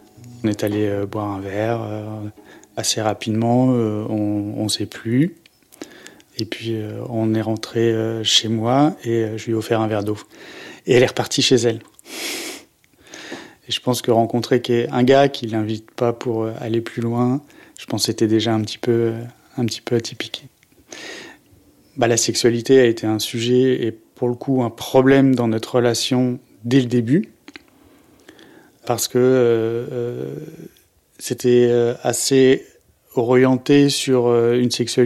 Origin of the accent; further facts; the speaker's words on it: Auvergne-Rhône-Alpes, France; je viens de la Savoie. J'ai 45 ans.